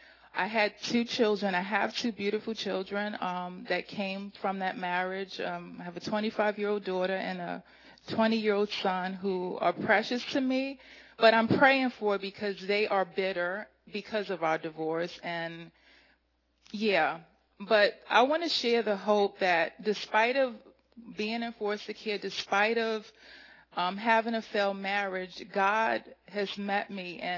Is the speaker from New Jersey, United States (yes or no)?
no; New York City, New York, United States; So I grew up in New York City. I had my parents, and from what I knew, it wasn't a Christian home, but I thought it was a good home.